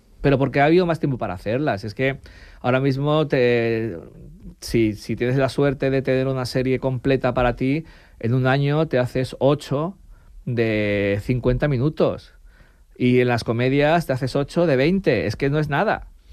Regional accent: Madrid, Community of Madrid, Spain; Sí, claro, soy de Madrid.

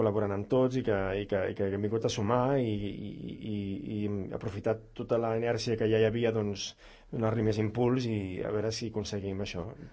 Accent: Sarrià, Catalonia, Spain; now in Sant Cugat, Spain; jo sóc de Sarrià, sóc sarrianenc per sempre, ara em sento santcugatenc també, ara que visc aquí

